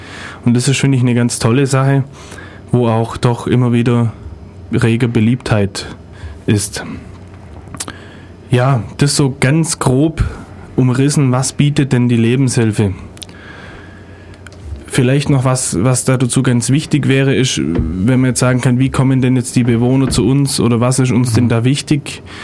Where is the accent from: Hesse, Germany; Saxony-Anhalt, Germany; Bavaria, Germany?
Bavaria, Germany; Neu-Ulm; in Neu-Ulm, wo ich herkomme